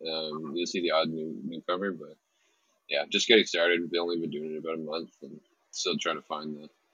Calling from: Ontario, Canada; Yeah, just north of Toronto.

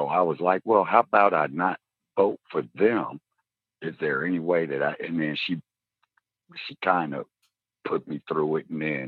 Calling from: Indianapolis, Indiana, United States; Indianapolis, Indiana.

